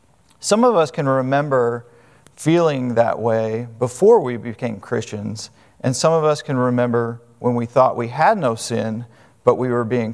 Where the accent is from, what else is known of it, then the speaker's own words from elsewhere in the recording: California, United States; Well, I had a friend that was older than I was as a youngster growing up in California.